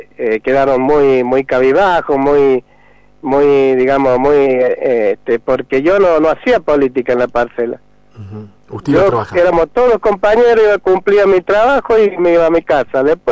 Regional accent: Río Cuarto, Córdoba, Argentina; born there; moved away as an adult; now in San Luis, Argentina; yo soy nacido en Río Cuarto, pero de los 20 años que me vine acá a San Luis, estuve en San Martín

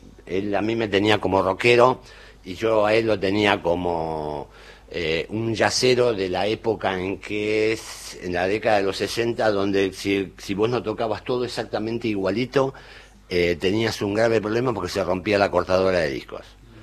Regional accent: Argentina; nos identifica como argentinos

